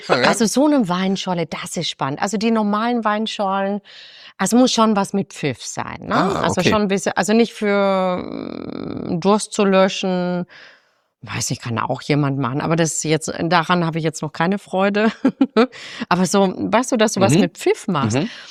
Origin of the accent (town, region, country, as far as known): Baden-Württemberg, Germany; born or raised there